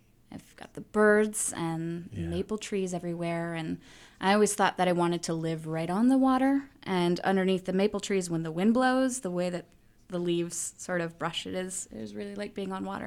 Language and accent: English; Barre, Vermont, United States; In Barrie.